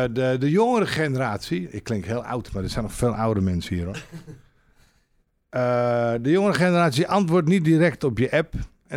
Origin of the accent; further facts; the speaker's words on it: North Holland, Netherlands; Ik kom uit Noord-Holland. 12 kilometer van het Palingdorp vandaan.